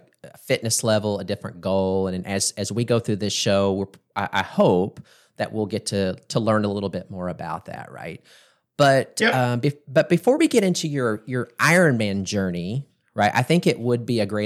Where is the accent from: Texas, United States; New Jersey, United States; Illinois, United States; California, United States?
Texas, United States; I grew up in North Texas, and there was a lot of high school football and stuff.